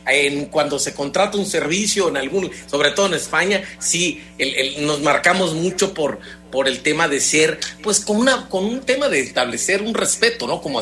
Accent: Mexico; nos identifican y nos caracterizan como a mexicanos como nadie en el mundo de los hispanoparlantes

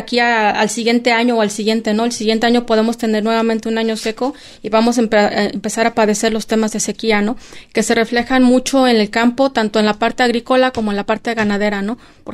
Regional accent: Querétaro, Mexico; los que somos de Querétaro recordamos que en los 80 teníamos el tema del tandeo

